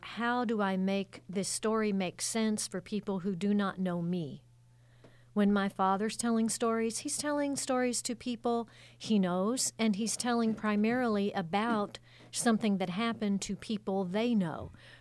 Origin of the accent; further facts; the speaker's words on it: Kentucky, United States; Yes, I am. I grew up in Meade County.